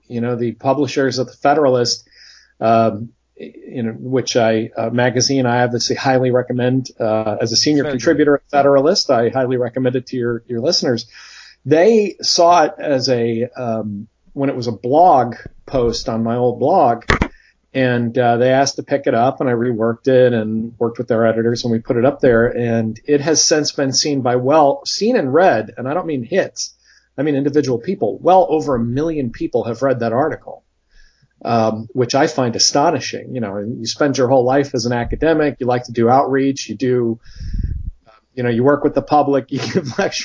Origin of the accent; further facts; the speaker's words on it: Chicopee, Massachusetts, United States; I actually grew up out in the Connecticut Valley near Springfield, Massachusetts, in a city called Chicopee.